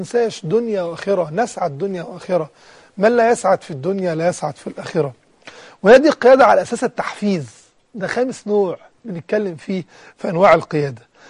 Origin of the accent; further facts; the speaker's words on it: Egypt; أكيد أنا مصري بتمنى إن مصر تفوز